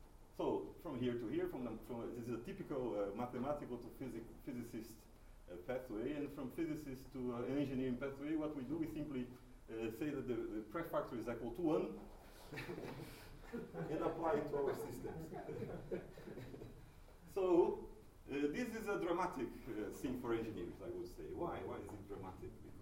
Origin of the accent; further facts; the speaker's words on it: Fortaleza, Ceará, Brazil; English is a second language; I come from Brazil, from the very nose of Brazil. It's a city called Fortaleza in the state of Ceará. It's a very dry place, but very nice.